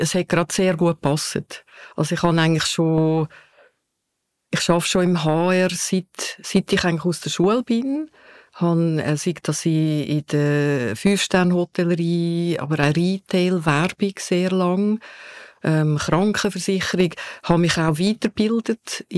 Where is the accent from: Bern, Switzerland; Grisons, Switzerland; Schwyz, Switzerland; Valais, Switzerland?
Schwyz, Switzerland; moved away as an adult; Und es ist ja eigentlich mein Heimatkanton, der Kanton Schweiz. Ich bin aber schon mit 19 von hier weggezogen.